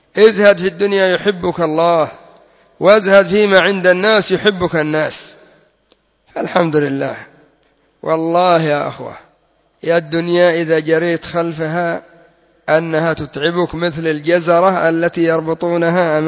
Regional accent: Yemen; وتبقى منشرح الصدر كما يقول المثل العامي عندنا في اليمن

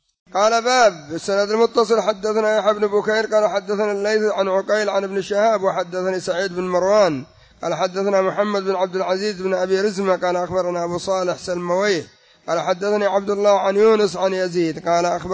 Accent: Yemen; التين المعروف سمى عندنا في اليمن بلس الترخ

